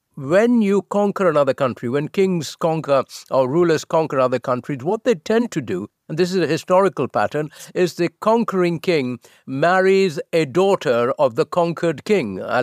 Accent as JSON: {"language": "English", "country": "India", "moved": "yes", "said": "listen, I'm from India."}